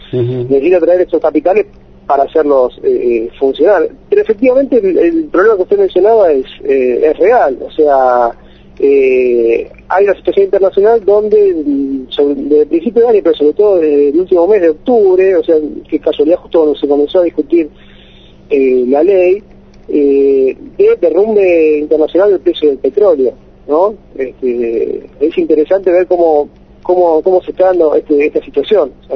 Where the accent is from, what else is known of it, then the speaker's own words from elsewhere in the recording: Mar del Plata, Buenos Aires Province, Argentina; también contento de hablar por primera vez con un medio de mi ciudad natal